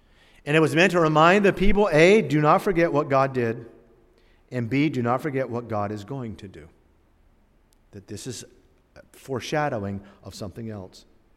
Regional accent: Turkey; I remember as a boy growing up in Turkey

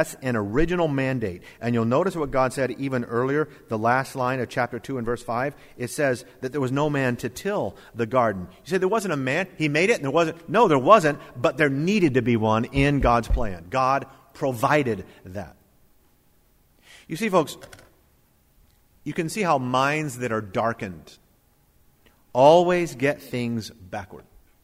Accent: Florida, United States; I grew up in Florida, and most of you here have been here long enough.

